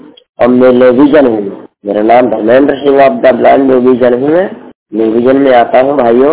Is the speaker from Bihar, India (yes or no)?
no; Agra, Uttar Pradesh, India; मैं जिला आगरा से बिलोंग करता हूँ।